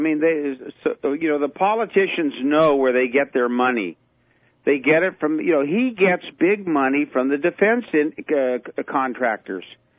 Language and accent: English; United States; You know, because I'm an American that went to, I legitimately went to Cuba with proper papers